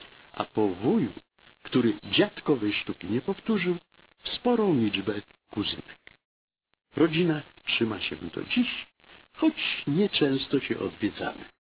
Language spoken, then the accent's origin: Polish; Końskie, Świętokrzyskie Voivodeship, Poland; Wojenne dzieciństwo spędziłem w domu dziadków w miasteczku Końskie na Kielecczyźnie. … była tam dosyć znana.